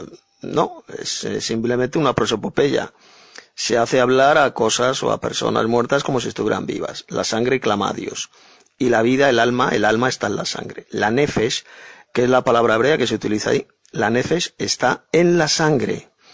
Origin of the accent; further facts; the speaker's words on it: Madrid, Community of Madrid, Spain; de Madrid, España.